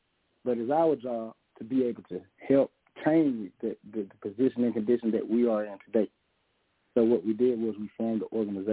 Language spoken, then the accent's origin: English; Columbus, Georgia, United States; I'm from Dr. John Henry Clark Town, which is Columbus, Georgia.